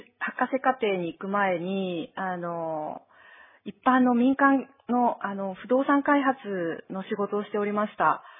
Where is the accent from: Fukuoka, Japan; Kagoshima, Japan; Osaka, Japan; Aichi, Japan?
Osaka, Japan; Sennan; 大阪府の泉南市です。